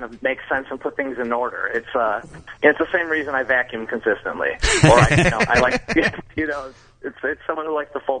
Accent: Chicago, Illinois, United States; now in Los Angeles, United States; I started at Second City probably, 2003, 2004, and moved to Los Angeles in 2005. I'm from Chicago.

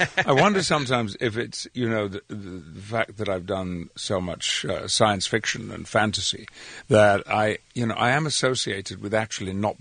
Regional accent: Yorkshire and the Humber, United Kingdom; I grew up in the West Riding of Yorkshire, which is the western edge of the county, where it abuts Lancashire

